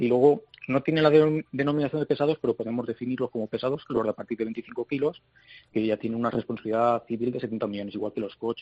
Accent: Valencian Community, Spain; now in Cuenca, Spain; No, Cuenca porque resido en Cuenca, aunque yo soy valenciano.

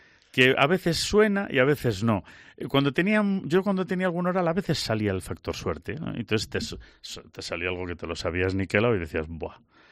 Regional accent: Spain; Cuando tenemos Zetas es que somos españoles.

